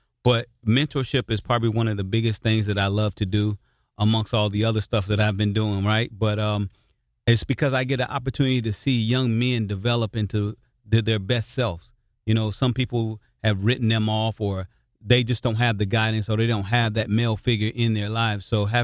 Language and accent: English; Naples, Campania, Italy; also born or lived in South Carolina, United States; I'm originally from South Carolina, the great state of South Carolina originally, but I'm a military brat. So, believe it or not, I actually grew up in Italy. I grew up in Naples, Italy. My dad was in the Marine Corps, so I had an opportunity to live overseas